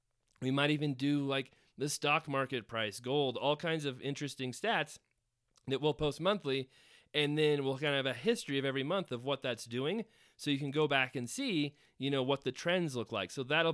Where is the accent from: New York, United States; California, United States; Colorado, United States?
Colorado, United States; Greeley; I grew up in Greeley, Colorado. My dad was a real estate agent since the time I was born, so I grew up with real estate.